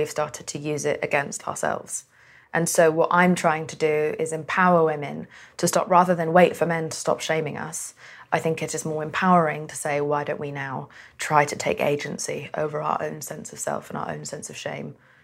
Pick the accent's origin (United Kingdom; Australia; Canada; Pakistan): Pakistan; because I'm Pakistani